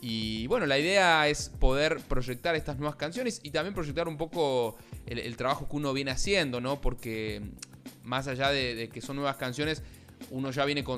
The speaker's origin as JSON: {"language": "Spanish", "region": "Patagonia", "country": "Argentina", "said": "sí, soy de la Patagonia"}